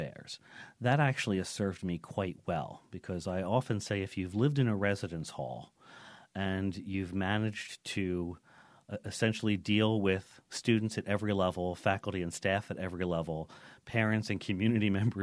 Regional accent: New York City, New York, United States; now in Lindenville, United States; I'm from New York City, Queens. So why move from Queens, New York to Lindenville, Vermont?

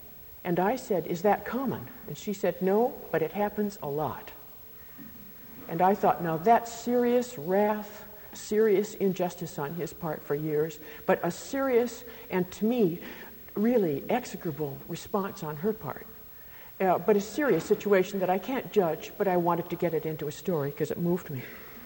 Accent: Minnesota, United States; I'm from Minnesota, and I think it's proper weather when the snow gets there.

